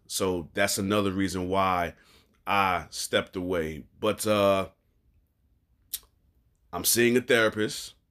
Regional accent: New York, United States; So being that he's from Philly and I'm from New York, I figured why not come together

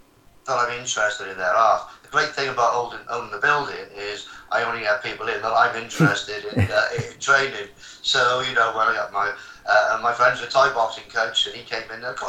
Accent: Cardiff, Wales, United Kingdom; now in Bristol, United Kingdom; I'm from Cardiff, and I represented Wales on the national team, fought around the world for 14 years. Some great coaches in Bristol. I moved up to Bristol for my work.

